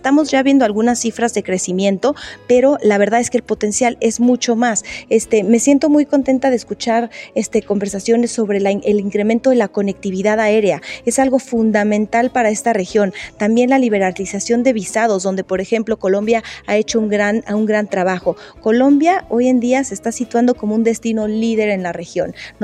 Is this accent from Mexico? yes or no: yes; Mexico; yo soy mexicana, como puedes escuchar